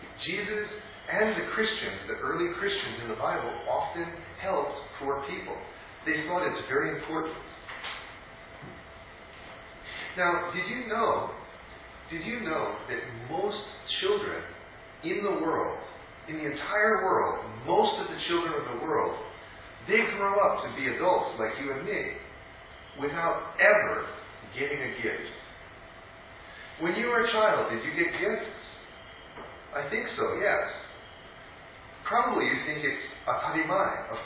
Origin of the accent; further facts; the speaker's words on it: United States; But I'm American, and maybe because I'm American, I don't know, but I love surprise gifts.